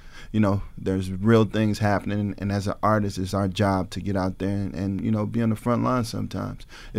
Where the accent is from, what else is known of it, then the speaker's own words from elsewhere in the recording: Ferguson, Missouri, United States; I'm from Ferguson, so that is very important to me.